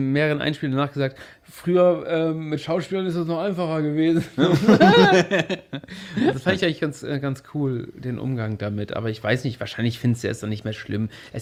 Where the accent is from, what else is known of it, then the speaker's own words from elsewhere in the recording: Oldenburg, Lower Saxony, Germany; born there; Wir sind ja beide in Oldenburg geboren.